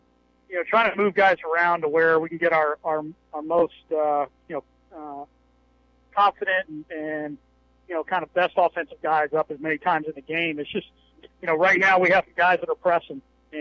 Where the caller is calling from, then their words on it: Wrightsville Beach, North Carolina, United States; I'm actually calling from Wrightsville Beach right now as we speak.